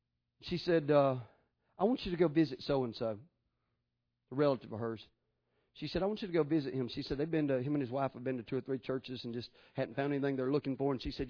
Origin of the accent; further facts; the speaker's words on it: the South, United States; They'd be like, where are you from? You're from the South, aren't you? I'm like, yeah, we may be ignorant hillbillies, but we have some manners about us.